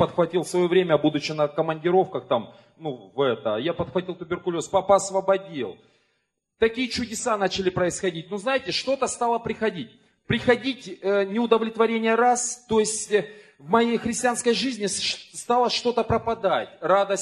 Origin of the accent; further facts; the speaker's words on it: Germany; Я из Германии.